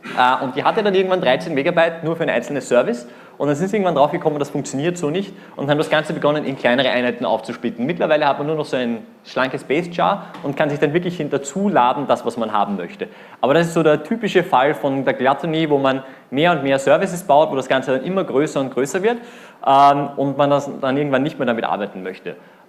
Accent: Vienna, Austria; wie man schon hört, aus Österreich, also ich bin aus Wien.

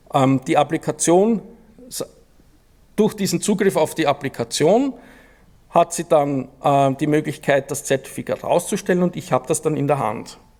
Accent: Austria; Ich bin Österreicher, ich kenne halt mal das Österreichische.

